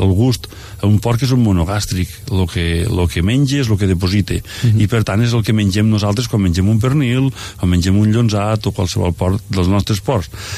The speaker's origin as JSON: {"language": "Catalan", "town": "Juneda", "region": "Catalonia", "country": "Spain", "tie": "born or raised there", "said": "Nosaltres som de Juneda, sempre hem viscut a Juneda i vivim a Juneda"}